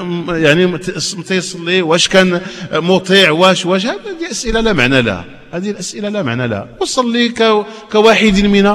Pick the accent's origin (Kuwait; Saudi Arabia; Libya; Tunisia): Saudi Arabia; Hejaz; ما متبقى إلا ولله الحمد في بلادي الحجاز